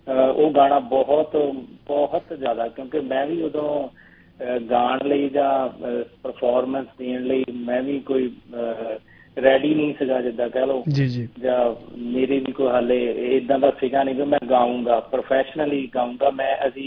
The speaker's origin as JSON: {"language": "Punjabi", "town": "Kangrora", "region": "Punjab", "country": "India", "said": "ਮੈਂ ਵੀ ਪੰਜਾਬ ਤੋਂ ਹਾਂ, ਨਵਾਂ ਸ਼ਹਿਰ ਸ਼ਹੀਦ ਭਗਤ ਸਿੰਘ ਨਗਰ, ਪਿੰਡ ਕੰਗਰੋੜਾ ਜੀ, ਤਹਿਸੀਲ ਬੰਗਾਇਆ ਜੀ, ਤੇ ਬੜੇ ਸੋਹਣੇ ਜਿਹੇ ਪਿੰਡ ਦਾ ਵਾਸੀ ਹਾਂ ਮੈਂ"}